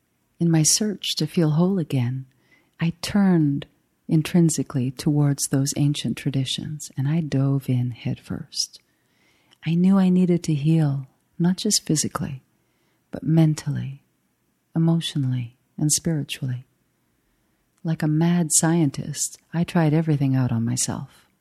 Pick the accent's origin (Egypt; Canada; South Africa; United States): Canada; I'm a Canadian by birth, but I've lived most of my life abroad.